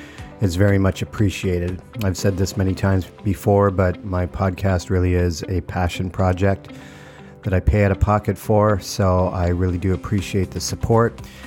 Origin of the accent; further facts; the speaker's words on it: Canada; Growing up in Canada, I was very passionate about sport, in particular football and golf.